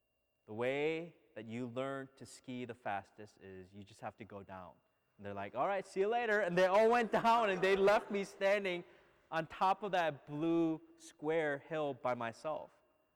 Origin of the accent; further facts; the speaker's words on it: Minnesota, United States; moved away; also born or lived in Korea; I grew up in Minnesota, so one of the favorite activities in Minnesota during the winters is skiing